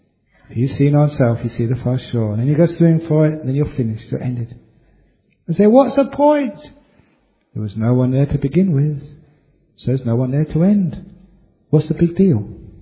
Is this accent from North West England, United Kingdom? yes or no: no; Ealing, London, United Kingdom; Actually, I came from Ealing in London.